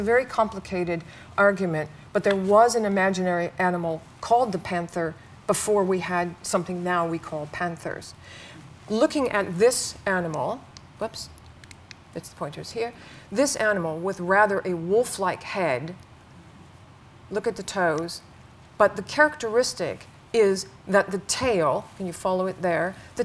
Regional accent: California, United States; And I have to say, I grew up in California. Until I was 16, there was one sarcophagus in Southern California, and this is it.

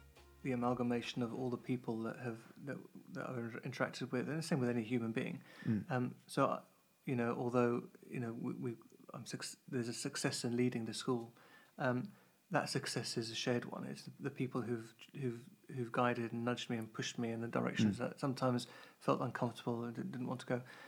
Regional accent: South East England, United Kingdom; I grew up in Kent, actually.

